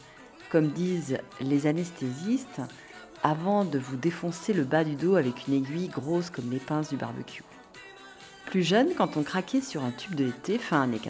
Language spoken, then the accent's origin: French; Normandy, France; Chez nous, en Normandie